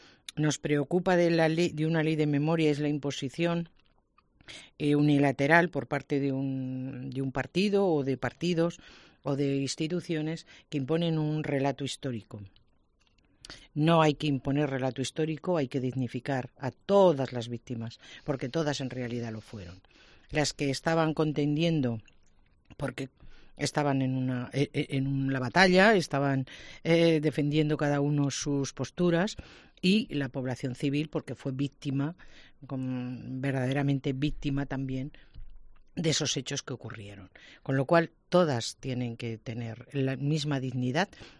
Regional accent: Aragon, Spain; Cuanto mayor difusión, pues mejor, para como pintor y como aragonés.

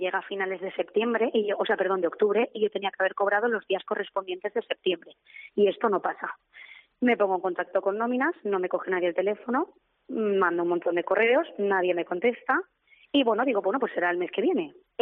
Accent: Castellón, Valencian Community, Spain; La mayoría somos de Castellón.

